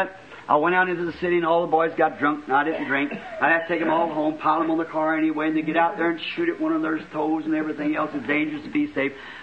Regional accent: Wickenburg, Arizona, United States; Phoenix is a small place then. We come from Wickenburg down there.

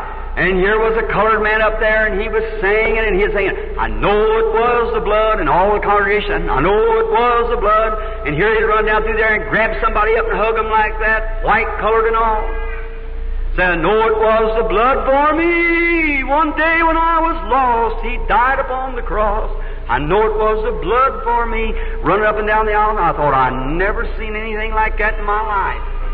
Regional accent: Ireland; And she was laughing at me, I'll never forget it, about being an Irishman and painting the shamrock and so forth.

